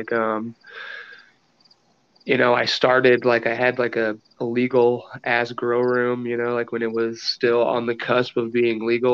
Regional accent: Blue Ridge, Colorado, United States; So I grew up in Blue Ridge, Colorado, which is where I bought my house now. I moved around a bit, but I ended up back over here. I do love this neighborhood. I'm 35.

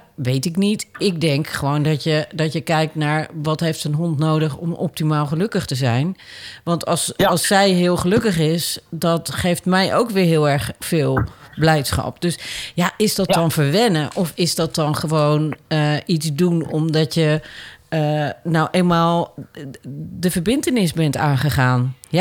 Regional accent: Rotterdam, South Holland, Netherlands; Ik kom uit Rotterdam, dus dat is echt een beduidend stukje langer rijden.

